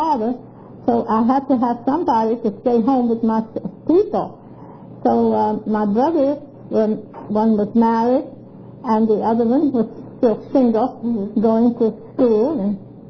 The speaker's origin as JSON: {"language": "English", "town": "Baltimore", "region": "Maryland", "country": "United States", "tie": "born there", "said": "I was born in Baltimore, Maryland, and I started to work in the clothing industry when my father had a small tailor shop"}